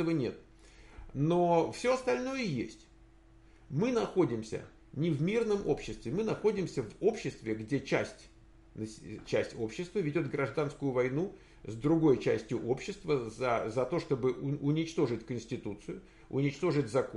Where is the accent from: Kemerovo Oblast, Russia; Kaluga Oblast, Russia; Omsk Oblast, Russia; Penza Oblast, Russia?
Penza Oblast, Russia; Penza; Пенза. Я из Пензы. Я пензяк.